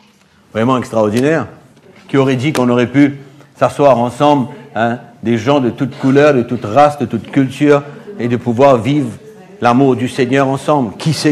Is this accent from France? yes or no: no; Mauritius; Je ne suis pas un Sud-Africain, moi, je suis un vrai Mauricien.